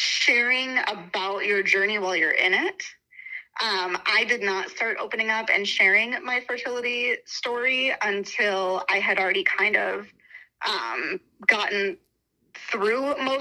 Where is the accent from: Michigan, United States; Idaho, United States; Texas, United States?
Michigan, United States; I am from Northern Michigan. I'm referred to as a Youper because I'm from the UP, which is the Upper Peninsula. I have lived up here my whole life